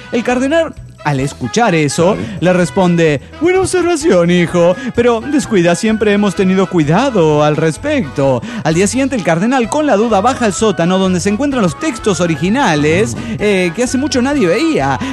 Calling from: Cachaquí, Santa Fe, Argentina; de Cachaquí, Santa Fe, Argentina.

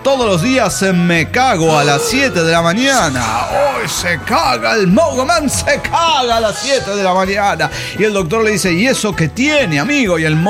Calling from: Torreón, Coahuila, Mexico; Hola, ¿qué tal, amigo? … de Torreón.

